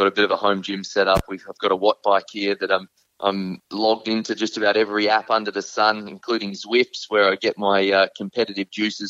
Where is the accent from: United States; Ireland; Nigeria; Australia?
Australia; Brisbane, Queensland; Whilst in Queensland, which is where I'm from Brisbane